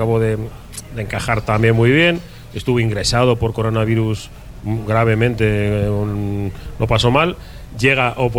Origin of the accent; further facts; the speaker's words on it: Bilbao, Basque Country, Spain; yo soy de Bilbao, pero que mis padres son de Lugo.